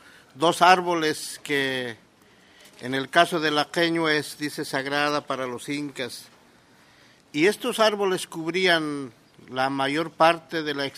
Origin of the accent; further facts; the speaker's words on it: Bolivia; La tala de árboles fue muy temprano en mi país, al descubrirse las minas de Potosí allá por los años 1540 hasta el 70